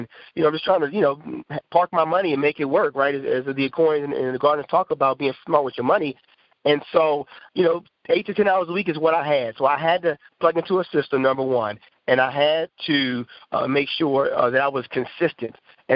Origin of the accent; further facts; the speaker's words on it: Atlanta, Georgia, United States; I'm from Atlanta, Georgia area.